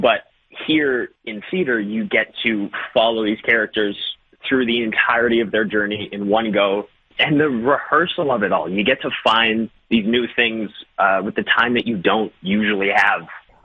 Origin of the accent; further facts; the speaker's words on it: Sudbury, Ontario, Canada; I was born and raised in Sudbury and have been working on Critch out in Newfoundland for, at this point, 5 years.